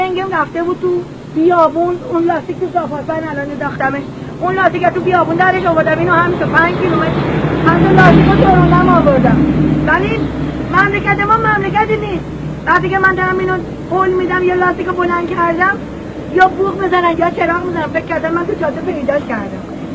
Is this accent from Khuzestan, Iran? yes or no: no; Qom, Iran; من مال قم هستم